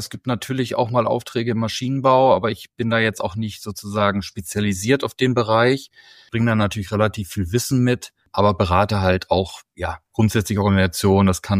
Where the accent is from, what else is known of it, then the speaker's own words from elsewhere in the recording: Bielefeld, North Rhine-Westphalia, Germany; born there; now in Hamburg, Germany; schöne Grüße aus Hamburg, gebürtig aus Bielefeld.